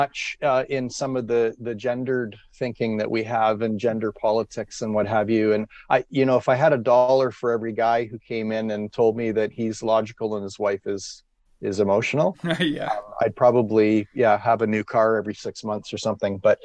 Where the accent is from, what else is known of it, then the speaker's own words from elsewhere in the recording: Toronto, Ontario, Canada; I grew up in Toronto, and I was in Toronto a couple of years after high school was over